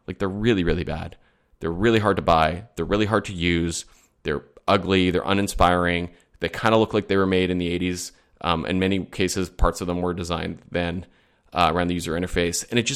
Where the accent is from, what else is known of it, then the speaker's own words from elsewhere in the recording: Alberta, Canada; I'm actually from Alberta, which is a part of Canada where the main industry is the fossil fuel industry.